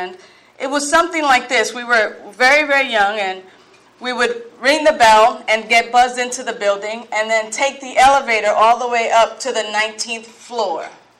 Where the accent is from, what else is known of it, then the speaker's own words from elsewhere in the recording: New York City, New York, United States; I was born and raised in the Bronx to Puerto Rican parents.